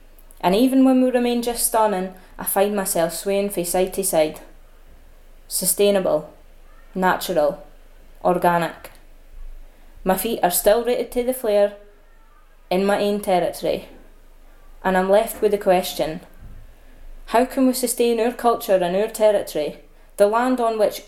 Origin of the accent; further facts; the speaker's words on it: Dundee, Scotland, United Kingdom; there was a march in my home town of Dundee in support of Scottish independence.